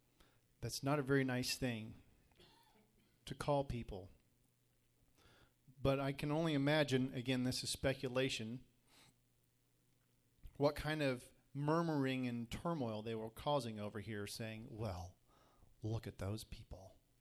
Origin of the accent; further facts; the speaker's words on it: United States; born there; Like me, being born an American, I am born in this country.